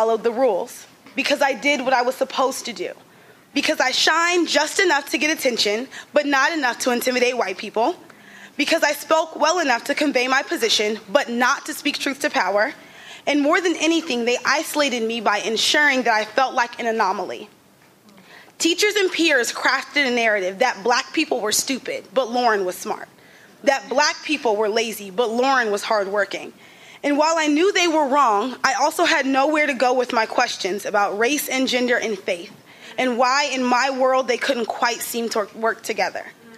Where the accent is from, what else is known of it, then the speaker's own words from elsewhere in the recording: Mesquite, Texas, United States; I'm originally from Mesquite, Texas, which is a suburb just outside of Dallas.